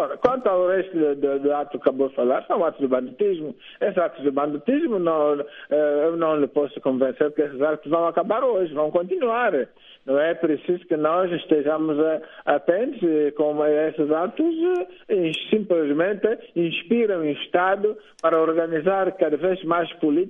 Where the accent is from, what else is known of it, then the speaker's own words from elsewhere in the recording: Angola; Eu, como angolano, fiz tudo para poder vir em Angola. Tinha que encontrar as vias mais humanas, mais sublimes, mais políticas, não é? Que coadunam também com o próprio contexto atual, para poder vir na minha terra.